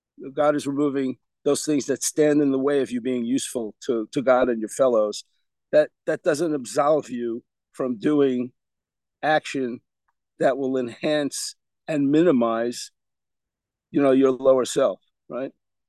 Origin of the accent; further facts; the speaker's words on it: New York, United States; I'm a New Yorker. In my blood.